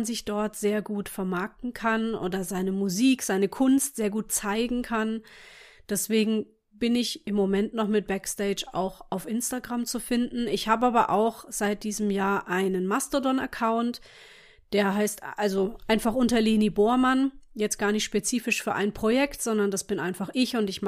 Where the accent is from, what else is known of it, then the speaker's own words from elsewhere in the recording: Neustadt an der Weinstraße, Rhineland-Palatinate, Germany; Ich bin in Neustadt an der Weinstraße aufgewachsen, eine kleine Stadt in der Pfalz, wobei so klein ist sie, glaube ich, inzwischen gar nicht mehr.